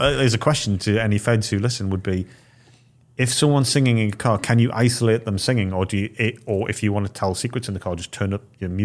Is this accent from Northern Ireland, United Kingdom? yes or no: no; North East England, United Kingdom; I'm from Northeast England.